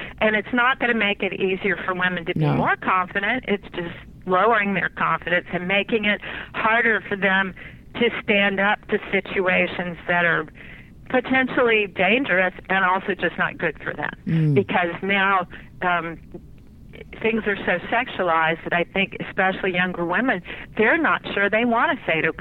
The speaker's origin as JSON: {"language": "English", "region": "Louisiana", "country": "United States", "lives_now": "California, United States", "said": "I'm from Louisiana originally. I'm a Southern woman."}